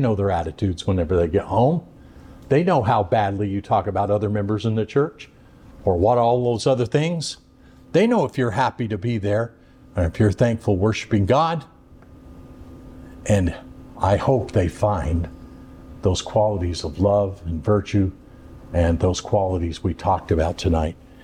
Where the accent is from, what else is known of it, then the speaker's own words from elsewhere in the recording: Oregon, United States; I remember in growing up in Oregon, I found it difficult to confess Christ and to teach others